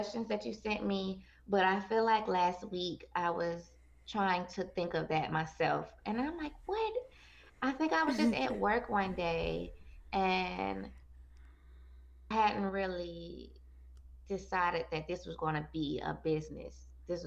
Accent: Augusta, Georgia, United States; I'm from Augusta, Georgia, so my main immediate family is 2 hours away.

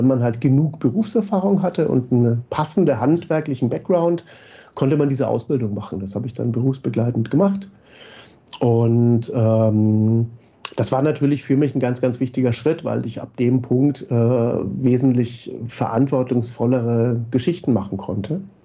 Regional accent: Southern Germany, Germany; Ich komme eher aus dem Süddeutschen.

